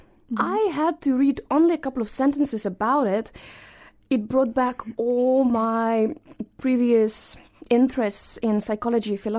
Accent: Moscow, Russia; I grew up in Moscow. I have a lovely family.

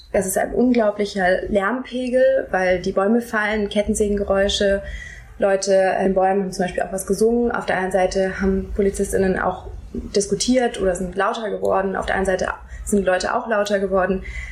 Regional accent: Hesse, Germany; Ich bin in Hessen aufgewachsen und habe oft Fluglärm um mich herum gehabt, auch im Wald.

